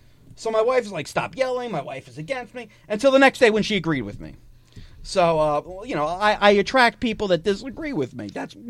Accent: New Jersey, United States; You and I wouldn't know because we grew up in New Jersey, and they're not even legal in New Jersey.

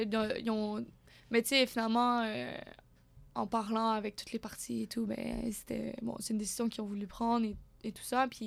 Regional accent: Quebec, Canada; une chance que je parlais français, mais malgré le fait, la barrière de la langue en tant que Québécoise, elle est quand même très présente.

